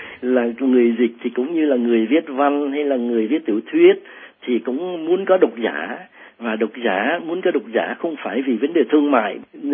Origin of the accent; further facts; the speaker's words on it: Southern Vietnam, Vietnam; also born or lived in Rạch Giá / Long Xuyên; tôi là người tuy là nói dòng Bắc và gốc thì cha mẹ miền Bắc, nhưng tôi sinh trưởng ở Nam